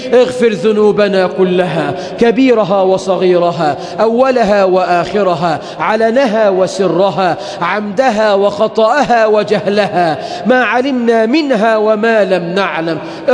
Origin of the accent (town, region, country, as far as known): Egypt